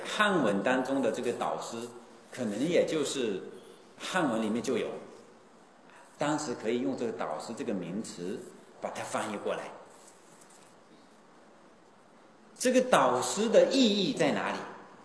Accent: China; 所以我们中国人能够相应大乘佛法

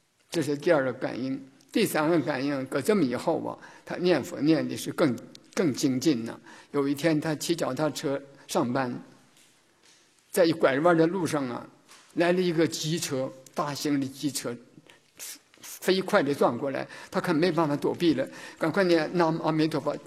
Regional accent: China; 这个我们中国人有一句话讲

